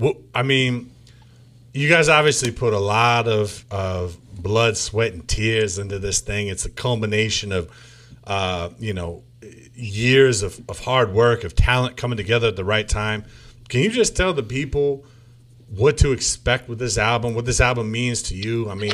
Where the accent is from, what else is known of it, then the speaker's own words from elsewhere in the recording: New England, United States; so we're from the Northeast, we're from New England, right?